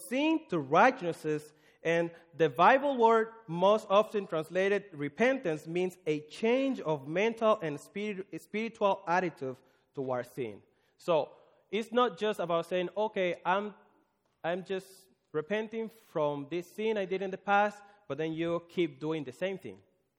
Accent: Dominican Republic; English is a second language; I'm from Dominican Republic.

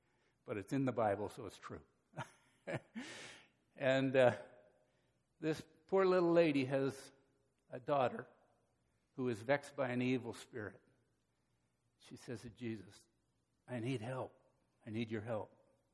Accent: Canada; I grew up in Canada, pretty multicultural place.

